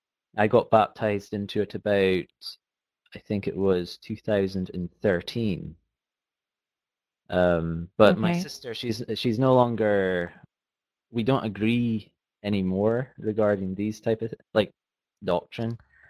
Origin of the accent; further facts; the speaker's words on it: Aberdeen, Scotland, United Kingdom; born there; which you've already introduced me as. I'm 27 years old, and I was born in Aberdeen in Scotland, which is part of the United Kingdom. I've been a Christian since I was about 16 or 17 years of age.